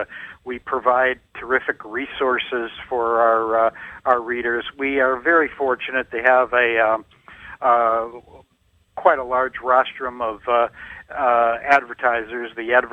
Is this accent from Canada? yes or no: no; Chicago, Illinois, United States; As I told you in past conversations, I'm from the Chicago area